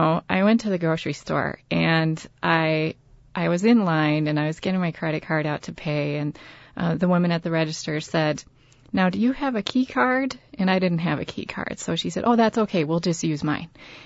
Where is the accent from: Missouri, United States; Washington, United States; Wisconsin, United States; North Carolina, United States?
Wisconsin, United States; Antigo; I lived in Antigo from 7th grade through 12th grade, and I consider it to be my hometown.